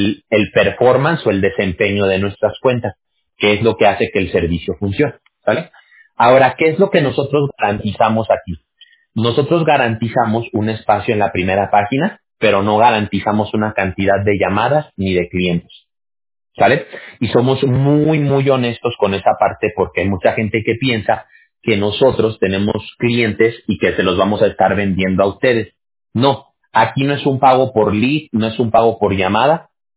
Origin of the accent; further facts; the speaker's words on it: Mexico; Yo no soy de Honduras, yo soy mexicano, pero pues en México también la situación está bien complicada.